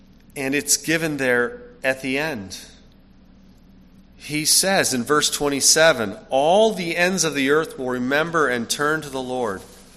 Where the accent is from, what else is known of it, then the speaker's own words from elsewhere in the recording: United States; I'm American, but I'm also Frisian from the north of Holland. I'm Dutch. I'm German and more.